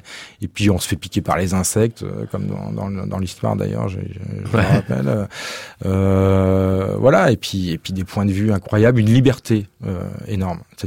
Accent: Hauts-de-France, France; now in Paris, France; Je suis du Nord de la France, je suis du Pas-de-Calais, ouais. Mais bon, ça fait 20 ans que j'habite Paris maintenant, je me considère comme parisien quand même.

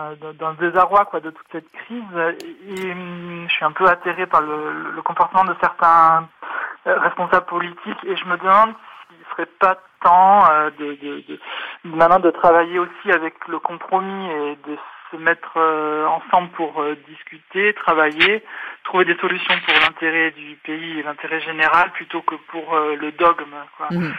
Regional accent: France; now in Switzerland; Je suis français

